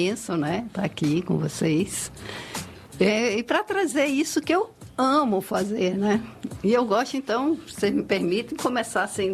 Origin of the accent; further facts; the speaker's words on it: Rio de Janeiro, Brazil; now in Salvador, Brazil; eu nasci no Rio. E sou carioca da gema.